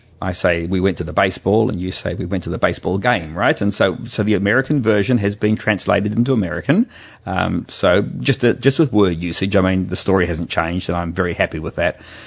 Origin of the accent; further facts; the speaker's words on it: Australia; as an Australian writing